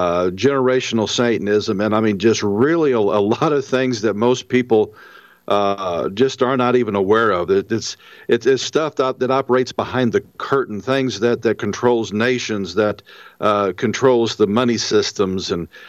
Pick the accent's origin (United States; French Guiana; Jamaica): United States; St. Louis, Missouri; I'm originally from St. Louis.